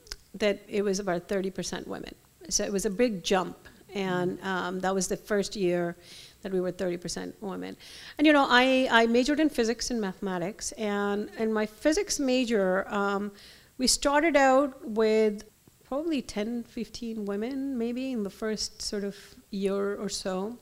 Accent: Delhi, India; So my family is from the south of India. We're South Indians, and I grew up in Delhi, which is the north, which is culturally quite distinct.

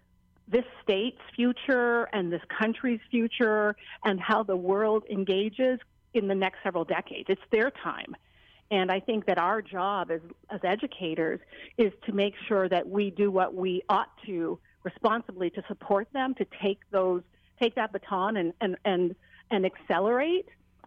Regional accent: Jamaica; it resonates with me as a Jamaican

